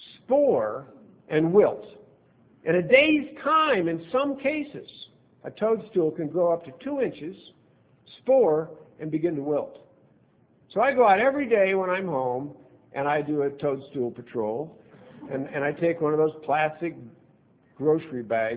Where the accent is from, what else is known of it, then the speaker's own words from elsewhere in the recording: Pacific Northwest, United States; And the Northwest, I grew up in the Northwest. The Northwest has trees.